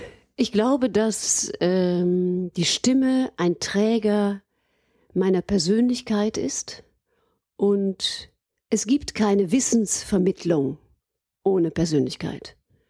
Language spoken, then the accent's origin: German; Aachen, North Rhine-Westphalia, Germany; also born or lived in Cologne / Vienna; ich bin gebürtige Aachenerin und habe eben meine Kindheit in Aachen verbracht, bin dann nach Köln, dort zum Gesangsstudium, erstmal Rhythmikstudium, dann nach Wien